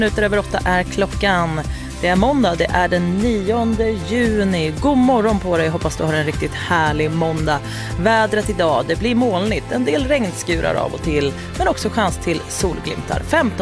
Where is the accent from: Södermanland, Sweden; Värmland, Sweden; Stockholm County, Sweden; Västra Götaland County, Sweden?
Stockholm County, Sweden; Det var jättedimmigt bortåt Roslagen där jag kommer ifrån.